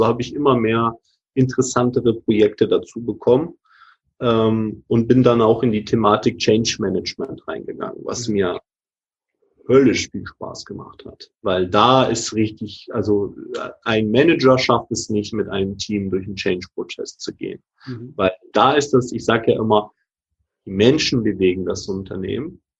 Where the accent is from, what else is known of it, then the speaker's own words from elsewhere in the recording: Hamburg, Germany; ich komme ja aus Hamburg